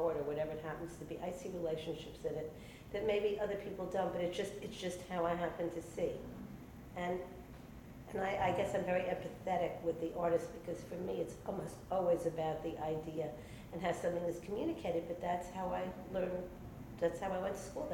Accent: New York City, New York, United States; also born or lived in Brooklyn; I was born in New York, in Brooklyn, in 1944.

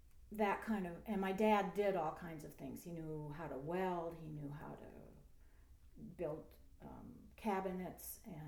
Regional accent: Waterloo, Iowa, United States; I was born in Waterloo, Iowa. I'm a native Iowan.

